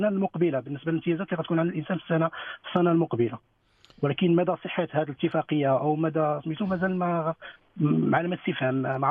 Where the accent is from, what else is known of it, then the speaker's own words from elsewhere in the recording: Morocco; نصرحوا داكشي اللي عندنا في ديال لي كونط ديالنا عندنا في المغرب وبالنسبه للممتلكات اللي عندنا في المغرب